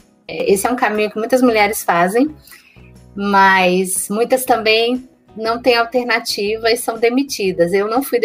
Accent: Ceará, Brazil; Se eu que sou cearense, que não cresci em São Paulo, não estudei em São Paulo

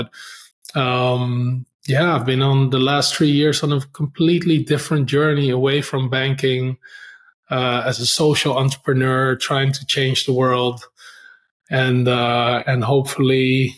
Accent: Netherlands; also born or lived in Suriname; now in Singapore; Grew up in the Netherlands since I was two, and somehow ended up in banking, and then spent 10 years in Amsterdam in banking. Then I moved to Singapore

